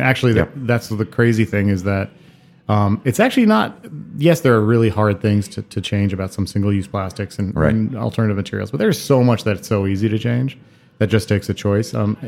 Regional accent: Taiwan; now in United States; I was raised in Taiwan. You know, born and raised there. My mother's from New Zealand. My father's from Israel. I came and studied in the United States.

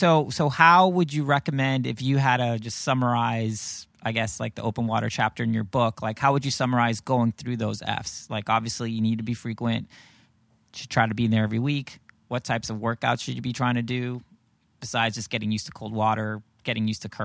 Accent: Puerto Rico; I grew up in Puerto Rico and I learned to swim in the ocean

